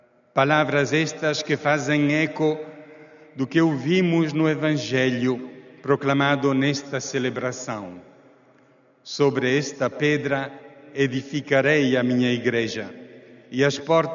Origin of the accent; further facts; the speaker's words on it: Mozambique; Mas também, capo delegado em Moçambique, de onde venho, também no Sudão e tantos outros lugares da nossa terra.